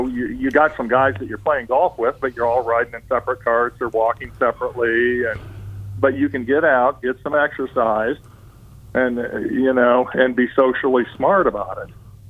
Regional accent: Dunedin, Florida, United States; I got a good friend of mine that we went to school together since San Jose Elementary School.

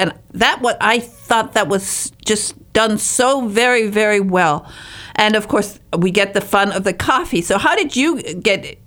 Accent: Michigan, United States; because I was from the Upper Peninsula of Michigan, and we still have wood stoves when I was a kid.

